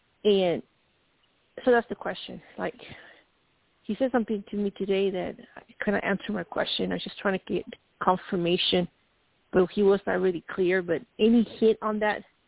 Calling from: Colorado, United States; from CO, state

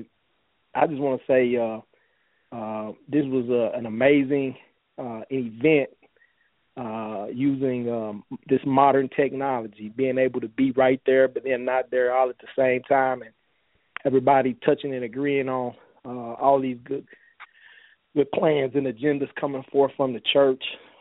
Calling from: Kearney, Nebraska, United States; I'm calling from Kearney, Nebraska.

